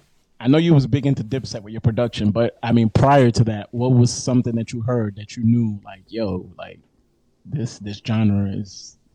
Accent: Bronx, New York, United States; Growing up in the Bronx, Drysnake Projects. You know, we got our cadence, we got our slang, we got the way we dressed from it.

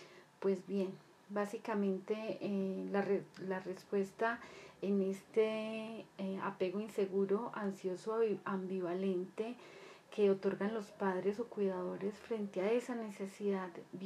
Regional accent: Colombia; como decimos acá en mi tierra, en Colombia

